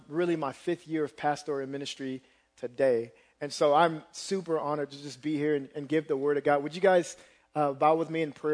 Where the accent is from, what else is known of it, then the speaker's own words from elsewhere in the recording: Waterloo, Iowa, United States; I'm from Waterloo. I see my sister just came in. Woo, Waterloo. I went to Iowa State.